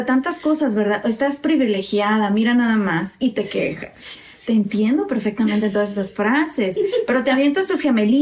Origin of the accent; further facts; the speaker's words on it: Guanajuato, Mexico; yo soy originaria de Guanajuato.